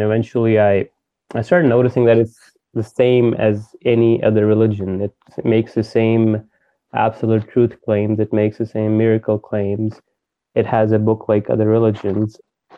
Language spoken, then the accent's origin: English; Canada; I'm from Canada, just letting you guys know.